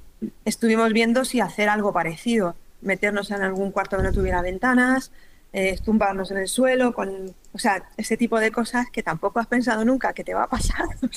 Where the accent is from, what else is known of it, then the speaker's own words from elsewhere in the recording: Boadilla del Monte, Community of Madrid, Spain; Pues yo soy de Madrid.